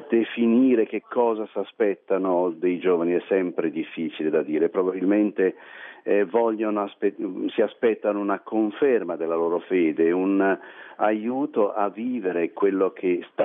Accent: Loreto, Marche, Italy; Noi che veniamo da Loreto ci siamo sentiti nel dovere di camminare insieme

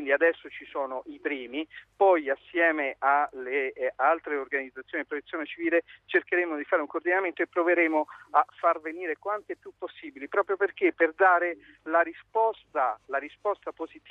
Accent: Castel Sant'Angelo sul Nera, Marche, Italy; io sono un terremotato, perché tra l'altro sono di Castel Sant'Angelo sul Nera, che è uno dei comuni che sta dall'altra parte del monte di Amatrice

